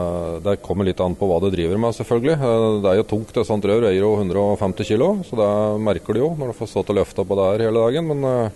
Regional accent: Søndre Land, Innlandet, Norway; Så jeg kommer fra Søndre Land, Landåsbygda.

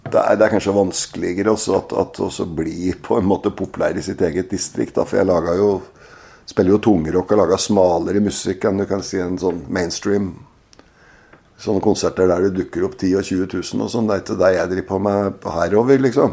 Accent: Oslo, Norway; also born or lived in Trondheim, Norway; now in Toten, Norway; Men ja, jeg kom fra Oslo i 19... Gudene vet. 68 eller noe sånt. 69.

